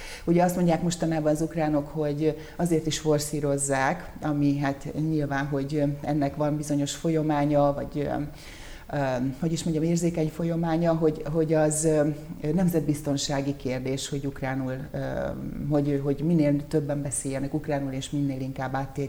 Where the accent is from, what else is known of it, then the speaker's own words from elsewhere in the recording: Borsod-Abaúj-Zemplén, Hungary; nem vagyok kárpátaljai. Sokan azt gondolják, hogy az vagyok, de én Borsodabói Zemplén megyéből, azon belül is Abaújból származom. Hát viszonylag közel van Kárpátaljához.